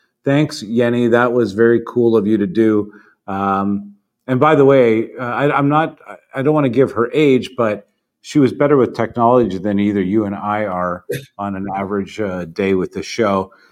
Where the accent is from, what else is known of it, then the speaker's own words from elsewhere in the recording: Canada; but being a Canadian boy